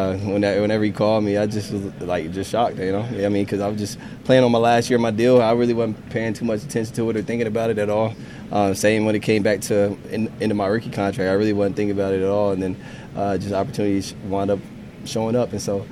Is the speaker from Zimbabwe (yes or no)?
no; Oklahoma, United States; now in Baltimore, United States; Well, I grew up in Oklahoma, man